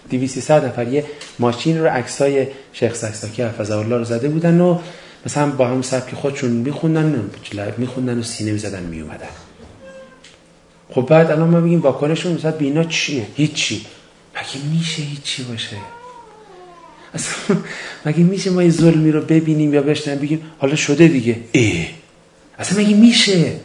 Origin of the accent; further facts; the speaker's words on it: Iran; نرفتن ما به حج آرزوی عربستانه تا یه حج ناب آمریکایی برگزار بکنه و زهر حج که ما ایرانی هستیم رو بگیره.